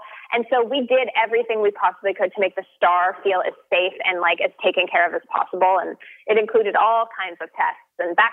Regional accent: Canada; I grew up in Canada

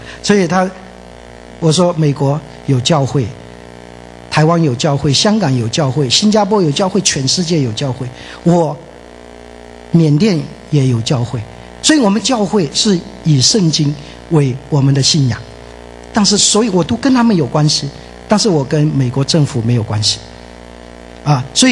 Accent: Yunnan, China; accent: Yunnan; 那我们云南话有一句很凶的话

